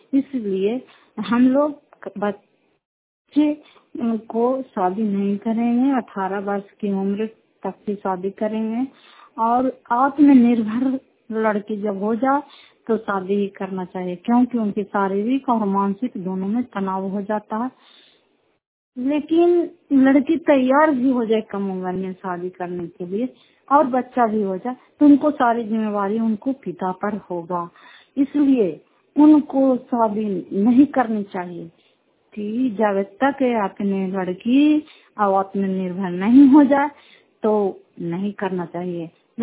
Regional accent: Fatehpur, Bihar, India; घर फतेहपुर पंचायत माकरौता जिला नालंदा से मैं बोल रही हूँ। जिला नालंदा की निवासी हूँ

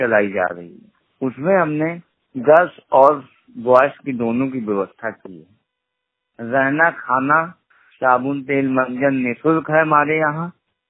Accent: Fatehpur, Uttar Pradesh, India; मैं फतेहपुर का निवासी हूं।

